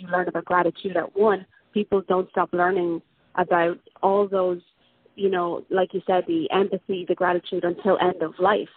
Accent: Ireland; now in Honduras; like I'm originally from Ireland, so I grew up very different to how my children are growing up with me in Honduras.

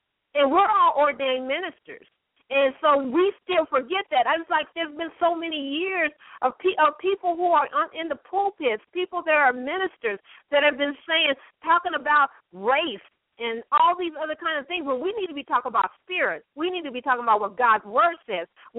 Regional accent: Colorado, United States; and my skin is black, and I'm from Colorado.

